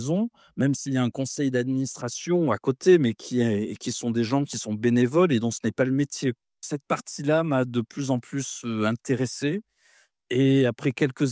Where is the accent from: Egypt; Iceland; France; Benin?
France; south of France; je viens du sud de la France, j'ai vécu ailleurs que dans le sud de la France tout au long de ma vie.